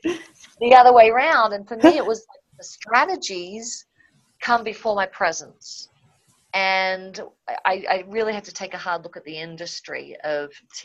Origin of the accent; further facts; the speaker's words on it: Melbourne, Victoria, Australia; now in Fort Collins, United States; I'm sitting here in my office in Port Collins today, but I'm originally from Melbourne.